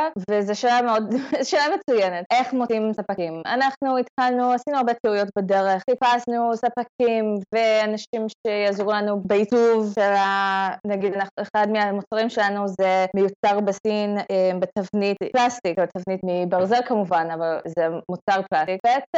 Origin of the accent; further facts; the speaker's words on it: United States; Hebrew is a second language; now in Israel; אני עליתי לארץ לפני 11 שנים, 12 שנים, מווירג'יניה, פיטסבורג, מארצות הברית.